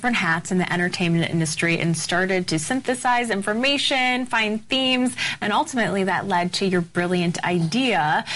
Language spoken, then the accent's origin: English; Wisconsin, United States; I'm from Wisconsin.